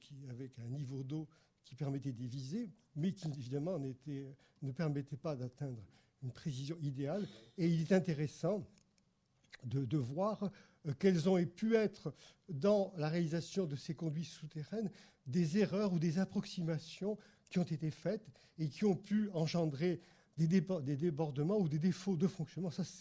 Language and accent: French; Aix-en-Provence, Provence-Alpes-Côte d'Azur, France; Alors, moi, je suis d'Aix-en-Provence et à Aix, nous avons un tunnel d'aqueduc qui est remarquable